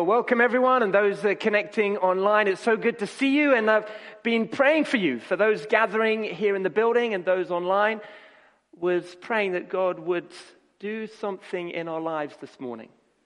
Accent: Nairobi, Kenya; Many of you knew I grew up in Kenya and Nairobi

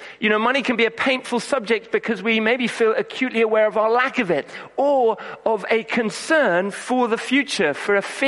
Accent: Kenya; as I was growing up in Kenya, only a few hundred yards from one of the largest slums in the world

